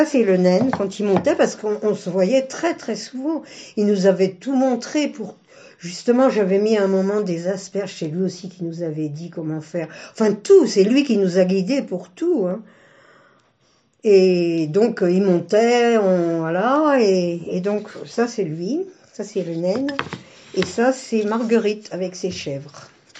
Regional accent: Paris, Île-de-France, France; born there; Je suis née à Paris en 48.

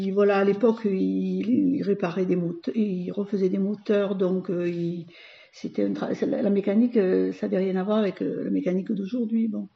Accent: Montbrun, France; born there; je suis née en 1950 à Montbrun.

